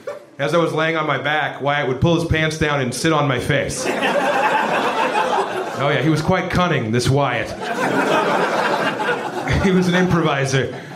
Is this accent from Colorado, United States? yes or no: yes; Colorado, United States; But hey, I'm from Colorado. We kind of invented it, so it's okay.